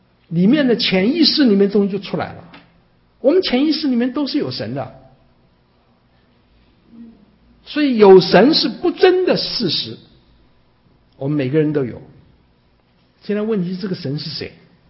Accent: Shaoshan, Hunan, China; 我是湖南人哈，我不但是湖南人，而且我是韶山人，湖南韶山哈。

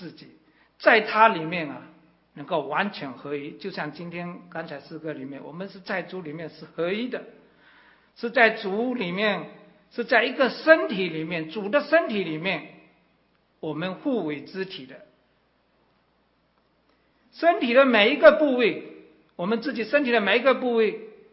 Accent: China; 尤其我们中国人，从古代就已经把这个自私的那些什么名言啊，都已经留下了

